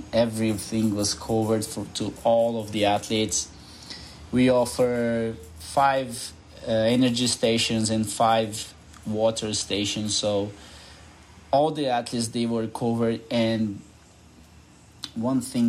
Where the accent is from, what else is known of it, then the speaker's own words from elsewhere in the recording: Brazil; English is a second language; from Brazil